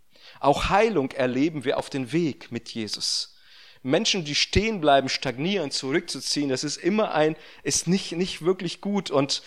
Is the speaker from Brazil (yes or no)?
yes; Brazil; now in Rödinghausen, Germany; Deshalb bin ich als Brasilianer in Rödinghausen gelandet und nicht in Hameln